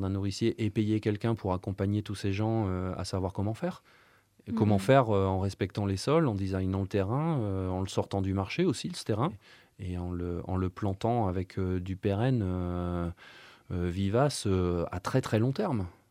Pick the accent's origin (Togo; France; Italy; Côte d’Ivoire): France; North; Moi, je viens du nord de la France.